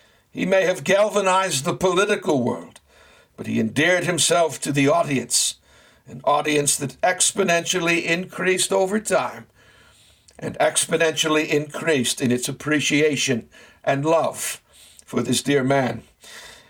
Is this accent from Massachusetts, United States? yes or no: yes; Boston, Massachusetts, United States; now in Philadelphia, United States; Talk radio had been humming along quite nicely within my hometown of Boston